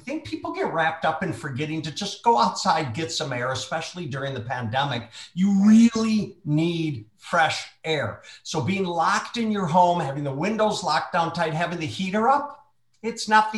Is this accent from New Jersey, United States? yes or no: no; Minnesota, United States; Well, I'm growing up in Minnesota, this would have not been unusual for me, right?